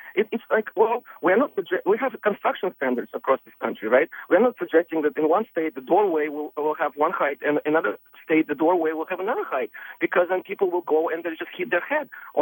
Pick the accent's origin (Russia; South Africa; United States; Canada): Russia; I grew up in Russia, you know, and people don't even fathom the idea that in one province